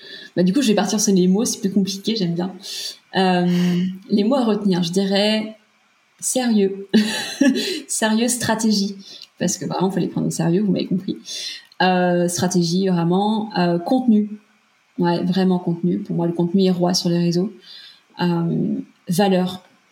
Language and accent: French; Pays de la Loire, France; Et j'avais aucun réseau à Nantes. Je venais de la Vendée.